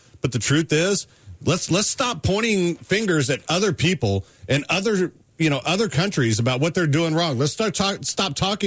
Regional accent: United States; It's not going to happen because I'm an American. I love this country

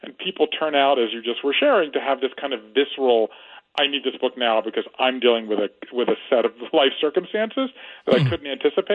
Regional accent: Savannah, Georgia, United States; He lives in Savannah, Georgia, my hometown.

